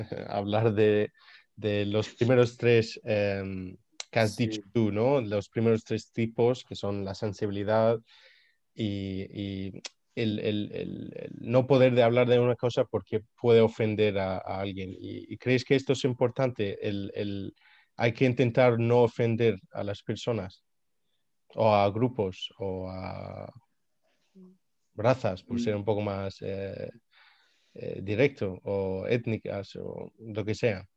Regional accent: Lebanon; en mi país, en Líbano

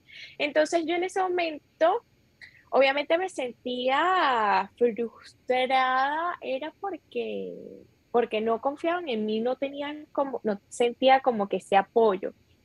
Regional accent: Maracay, Aragua, Venezuela; Soy de Maracay y yo dije, bueno, me voy a Caracas.

